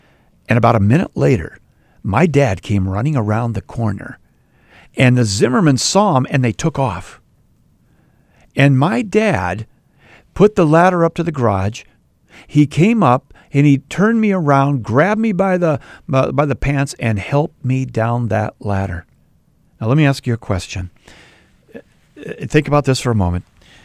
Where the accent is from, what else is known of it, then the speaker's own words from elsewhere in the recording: Bloomington, Minnesota, United States; I grew up by Jefferson High School in Bloomington. Hubert Olson, Junior High, Westwood Elementary, Southwood.